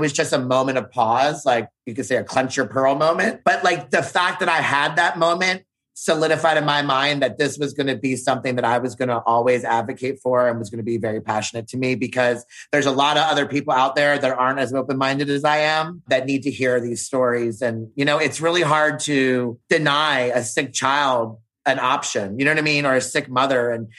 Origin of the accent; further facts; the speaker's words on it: Baltimore, Maryland, United States; I'm from Baltimore City, from the East Coast